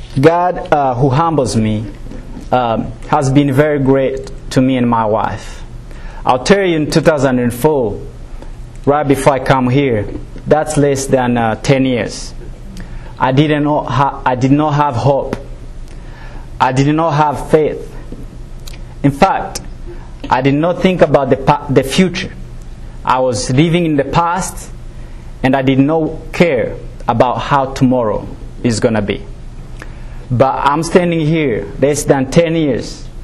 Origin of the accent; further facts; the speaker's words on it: Rwanda; I'm going to try to give you a little bit about my background. I'm from Rwanda, like you heard.